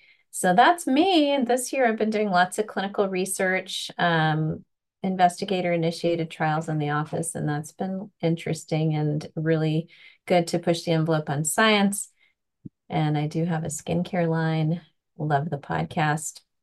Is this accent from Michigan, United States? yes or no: no; Los Angeles, California, United States